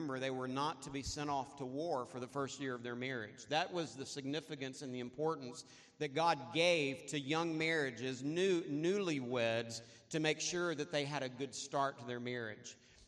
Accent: Jonesville, Louisiana, United States; I grew up in Jonesville, where my sister Dawn did, your pastor's wife, and met Janet at Louisiana Tech.

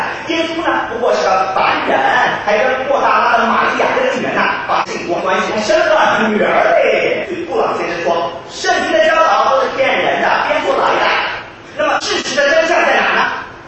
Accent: China; 我们中国人应当脸红，应当羞愧

